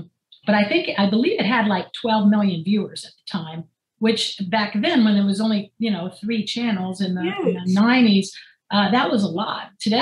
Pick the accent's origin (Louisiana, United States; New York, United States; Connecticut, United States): Louisiana, United States; New Orleans; moved away; rediscover like New Orleans, I got an apartment in the French Quarter and I kind of fell in love with my hometown again.